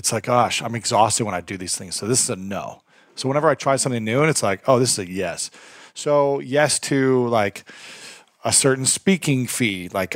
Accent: Ohio, United States; It's just like the language of you know where I grew up in Ohio

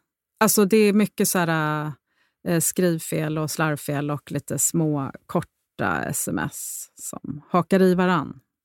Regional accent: Rome, Lazio, Italy; Och i Rom där jag växte upp så fanns det väldigt mycket droger.

